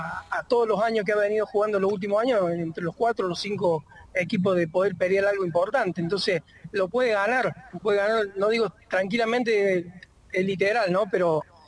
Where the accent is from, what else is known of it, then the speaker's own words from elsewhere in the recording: Córdoba, Argentina; lo que somos oriundos acá de Córdoba